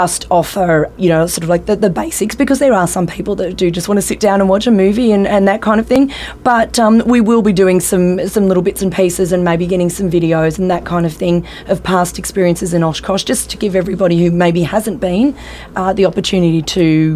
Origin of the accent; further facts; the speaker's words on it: Australia; being Australian